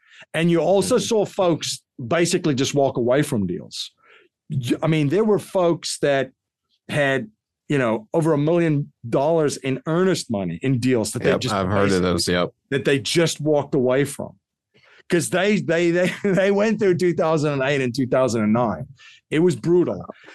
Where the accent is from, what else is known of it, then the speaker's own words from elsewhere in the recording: South Africa; But I grew up in South Africa, so you know you still have these coins at a lot of places.